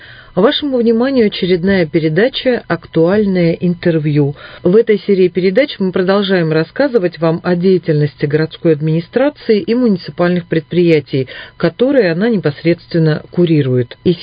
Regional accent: Irkutsk, Irkutsk Oblast, Russia; мы с вами не просто земляки иркутяне, а я тоже родом из Синюшина гора, это мое родное место. У меня школа номер 2

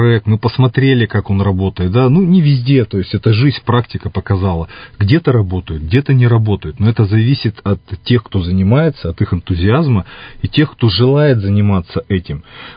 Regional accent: Irkutsk, Irkutsk Oblast, Russia; Я коренной иркутянин.

